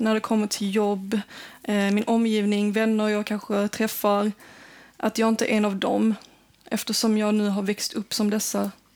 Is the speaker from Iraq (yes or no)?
yes; Iraq; Jag är från Irak.